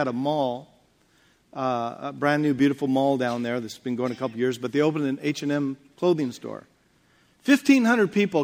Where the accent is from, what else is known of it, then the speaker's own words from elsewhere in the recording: Portland, United States; So having been born and raised in Portland, and knowing all the heartache that is there with alcoholism and the dark winters and all